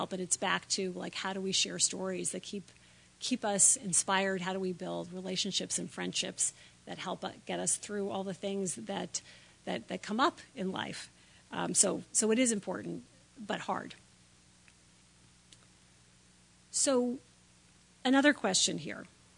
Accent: Washington, District of Columbia, United States; I grew up in Washington, D.C. in the 70s.

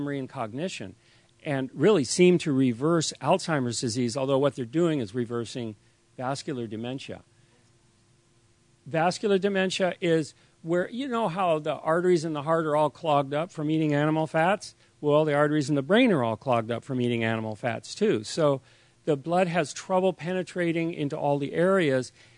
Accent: San Francisco, California, United States; Now, I grew up in San Francisco, and I know it's a foggy place

